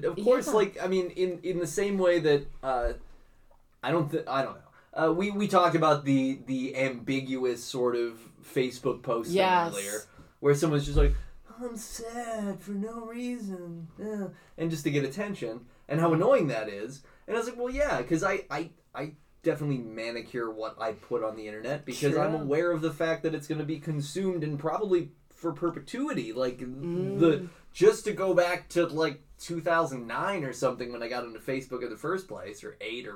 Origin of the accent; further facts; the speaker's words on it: Scotland, United Kingdom; I'm Scottish and I'm deaf.